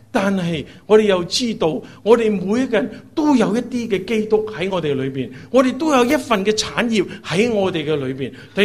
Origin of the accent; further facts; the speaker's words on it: China; 呢個咧係我哋中國人唔夠明白嘅，我哋唔夠明白